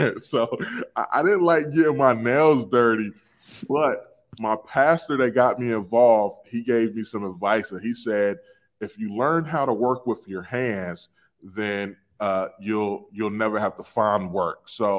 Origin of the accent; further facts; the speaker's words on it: North Carolina, United States; Raised, born and raised in North Carolina.